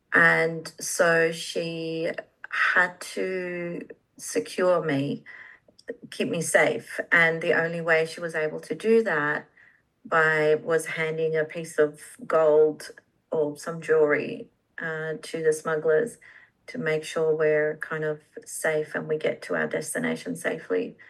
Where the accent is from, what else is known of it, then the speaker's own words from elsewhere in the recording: Iran; now in Australia; I'm a refugee from Iran, and we had to escape Iran due to persecution because we are Baha'is, which happened in 1989 is when we settled in Australia.